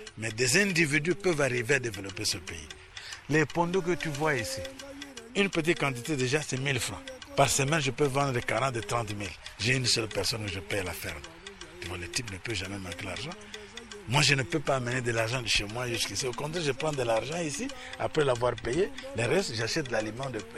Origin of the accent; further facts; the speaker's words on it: Leverville, Kwilu, DR Congo; born there; Avant, moi je suis né à Leverville, à Lusanga, où on vivait la production de l'huile de palme.